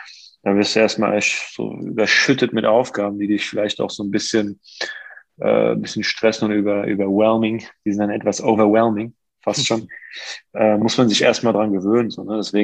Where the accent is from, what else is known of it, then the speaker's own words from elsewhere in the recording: Offenbach, Hesse, Germany; hatte einen guten Freund, der bei uns in meiner Heimatstadt Offenbach im Verein gespielt hat